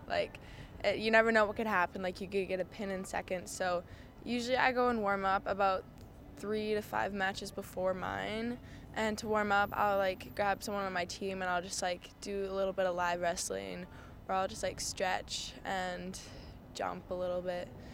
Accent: Hazelton, British Columbia, Canada; now in Vanderhoof, Canada; I'm from Hazleton, but I just recently moved to Vanderhoof for schooling.

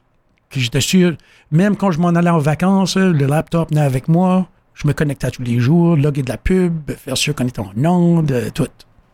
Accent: Neguac, New Brunswick, Canada; j'étais habitué à Miramichi. Je connais Miramichi, j'ai grandi à Négoac, je connais l'endroit, je connais les rues, je connais le monde.

